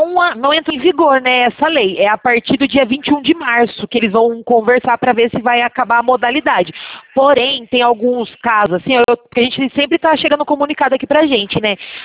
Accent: Sorocaba, São Paulo, Brazil; Eu sou daqui de Sorocaba

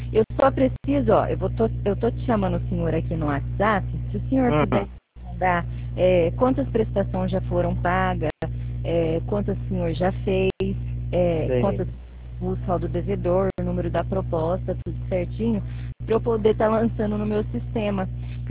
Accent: Piratininga, São Paulo, Brazil; Não, eu sou de Piratininga. Nosso escritório fica aqui em Piratininga.

